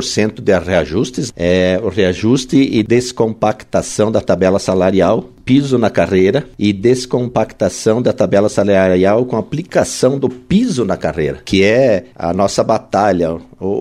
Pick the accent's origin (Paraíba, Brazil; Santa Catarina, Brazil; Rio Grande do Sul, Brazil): Santa Catarina, Brazil; Celso Ramos; Eu sou de Celso Ramos